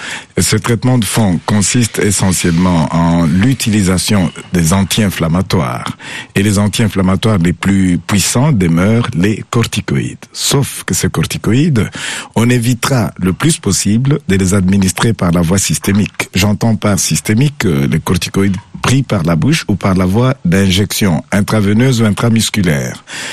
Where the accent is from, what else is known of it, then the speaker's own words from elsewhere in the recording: DR Congo; Chez moi, au Congo, un mois de traitement de cette nature-là coûte au bas mot $35.